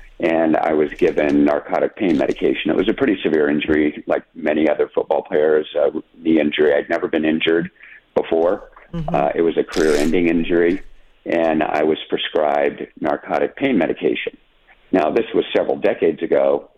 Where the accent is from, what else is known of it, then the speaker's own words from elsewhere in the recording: Phoenix, Arizona, United States; also born or lived in Tucson; I grew up here in Arizona. I was born in Tucson at TMC and really went to grade school and high school in Phoenix.